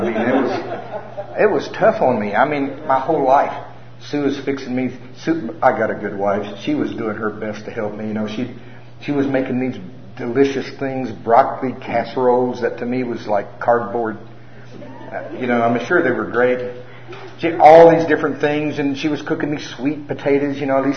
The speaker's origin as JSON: {"language": "English", "region": "Oklahoma", "country": "United States", "said": "I'm from Oklahoma."}